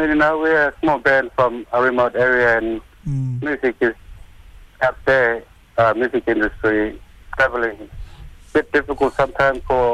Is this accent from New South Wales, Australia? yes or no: no; Northern Territory, Australia; We're from little homeland called Bunyala or Yopra in Blue Mud Bay.